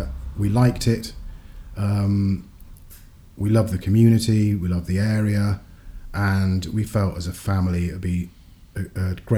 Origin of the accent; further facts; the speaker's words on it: Nottingham, East Midlands, United Kingdom; also born or lived in Italy; So I was born in Italy, and then we travelled abroad, various different places, and then settled mainly in Nottingham.